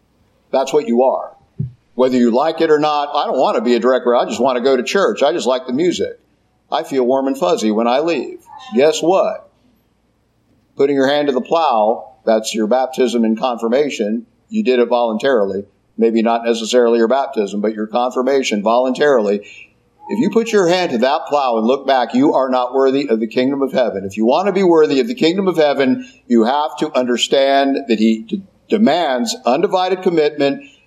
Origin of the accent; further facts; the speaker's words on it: Kentucky, United States; like a lot of people from my part of the country. I'm from Kentucky.